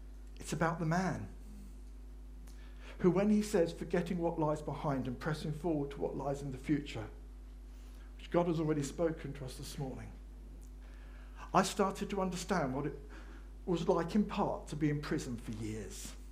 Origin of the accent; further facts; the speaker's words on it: England, United Kingdom; we have come out of that deep freeze and we are so English through and through